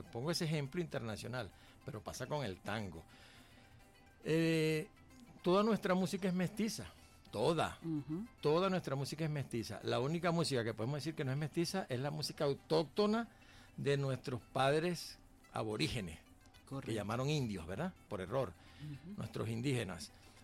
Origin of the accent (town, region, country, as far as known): El Tigre, Anzoátegui, Venezuela; born or raised there